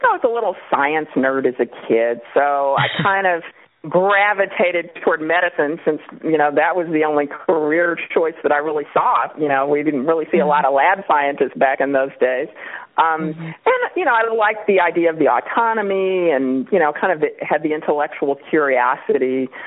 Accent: Kansas City, Kansas, United States; now in California, United States; Okay. Well, I'm from Kansas City, Kansas, originally.

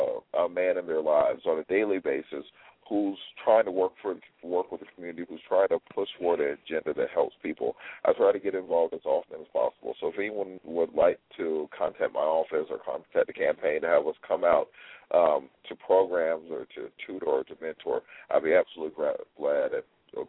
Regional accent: Atlanta, Georgia, United States; I'm originally from Atlanta, Georgia.

